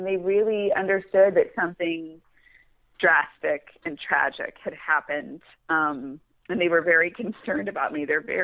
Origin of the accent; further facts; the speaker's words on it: Ohio, United States; from the time, you know, very small growing up in Ohio until now.